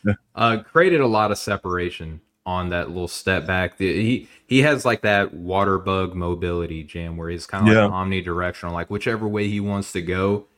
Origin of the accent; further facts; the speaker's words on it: Arkansas, United States; So listen, I'm from Arkansas and I read the articles over there.